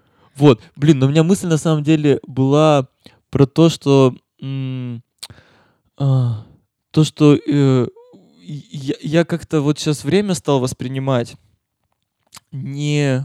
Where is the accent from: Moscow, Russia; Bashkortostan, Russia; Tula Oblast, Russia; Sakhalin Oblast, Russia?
Bashkortostan, Russia; Birsk; я из Бирска, мы оба из маленьких городов